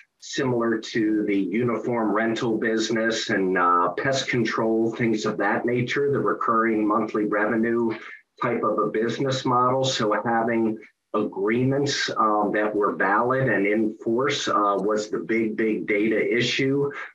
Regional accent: Bethesda, Maryland, United States; Maryland, just outside of Washington.

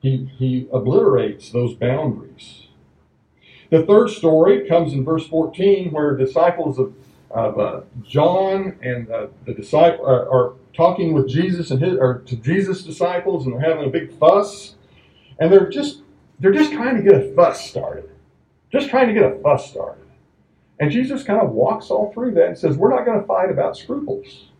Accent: United States; I'm from America. I don't know diddly squat about life in Australia.

